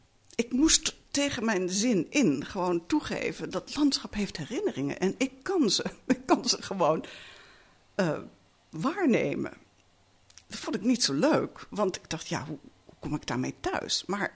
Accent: Netherlands; Alleen, ik kom uit Nederland, dus ik kan niet zomaar een andere cultuur mij toe-eigenen en omhelzen.

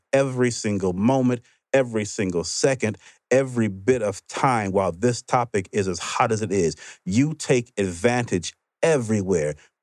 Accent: Mississippi, United States; I grew up in Mississippi. Never would I ever believe there'd be a day where they would be considering changing the state flag.

